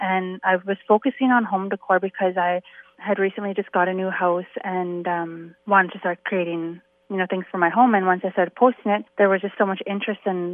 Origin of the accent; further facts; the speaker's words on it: Inuvik, Northwest Territories, Canada; And then I know that like I'm from Inuvik, so I try to make sure that I can offer that to other people